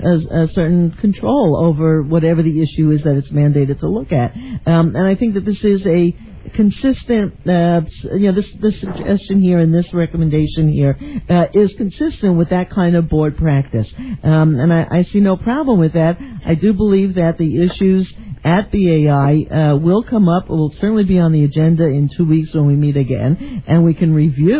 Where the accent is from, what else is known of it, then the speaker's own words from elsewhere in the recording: New York, United States; Obviously, I also have a perspective on this, being a New Yorker and, you know, listening to the station and watching the station and what's happened over the last year.